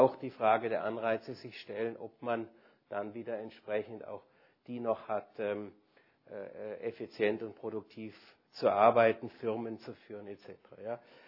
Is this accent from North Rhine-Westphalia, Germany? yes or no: no; Konstanz, Baden-Württemberg, Germany; ich komme aus Konstanz